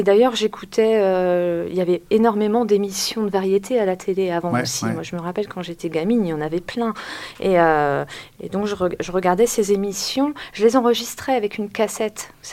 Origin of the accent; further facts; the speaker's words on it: Hauts-de-France, France; Moi, je suis isarienne et ouais. Je réside à Pont-Sainte-Maxence.